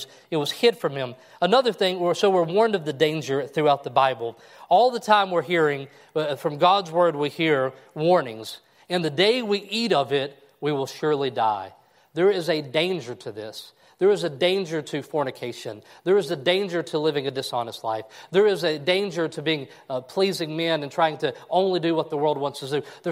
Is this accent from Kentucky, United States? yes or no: yes; Kentucky, United States; Landon is from my hometown of 500 people in Kentucky.